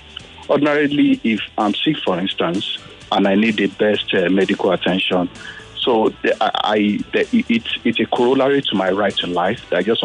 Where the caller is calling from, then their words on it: Aja, Lagos, Nigeria; I'm calling from Aja.